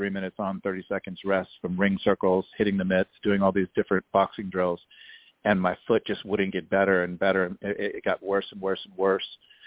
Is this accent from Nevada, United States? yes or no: yes; Las Vegas, Nevada, United States; I grew up in Vegas